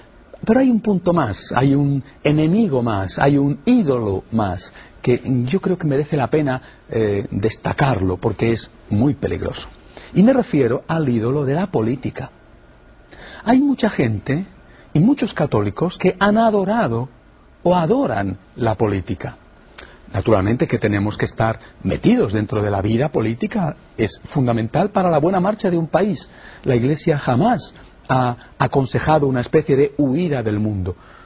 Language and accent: Spanish; Spain; yo vengo de España